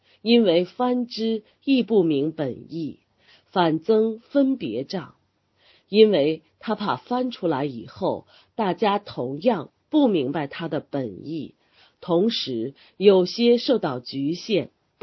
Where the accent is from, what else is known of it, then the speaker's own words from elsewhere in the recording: Sichuan, China; 后几年住在我的家乡，在雾中山建立的庙宇